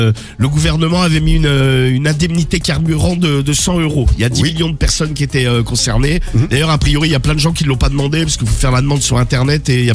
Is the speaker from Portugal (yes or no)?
yes; Portugal; je suis portugais, vive Portugal.